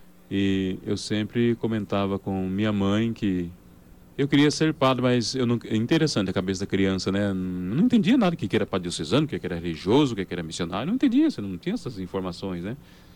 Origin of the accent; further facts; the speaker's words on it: Assis Chateaubriand, Paraná, Brazil; born there; Bom, eu nasci em Assis Chateaubriand, Paraná, perto de Toledo, né, que é a cidade mais referente ali da região. Nasci no ano de 64